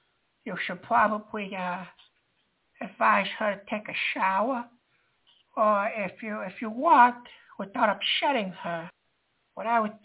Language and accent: English; Bronx, New York, United States; from the Bronx.